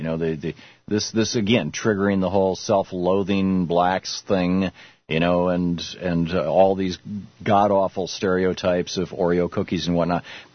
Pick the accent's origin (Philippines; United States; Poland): United States; Lansing, Michigan; I grew up in Lansing, Michigan, or, you know, right in the heart of the Midwest